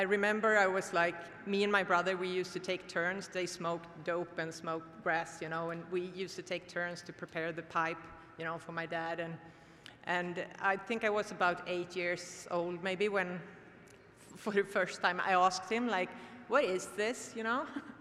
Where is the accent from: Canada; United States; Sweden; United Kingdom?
Sweden; first language Swedish; English is a second language; since I'm from Sweden, I guess you already understood, like, usually I don't speak English, I speak Swedish, and usually I share in Swedish, but I will do it in English tonight